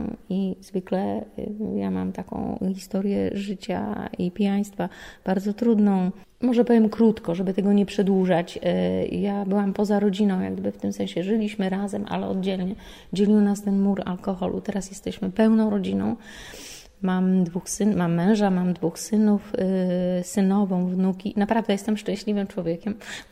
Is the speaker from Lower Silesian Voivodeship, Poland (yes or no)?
yes; Wrocław, Lower Silesian Voivodeship, Poland; jestem z Wrocławia